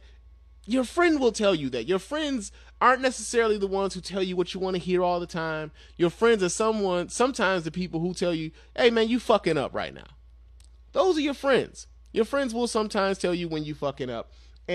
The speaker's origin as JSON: {"language": "English", "town": "Chicago", "region": "Illinois", "country": "United States", "said": "I'm from Chicago. What do you want from me, right?"}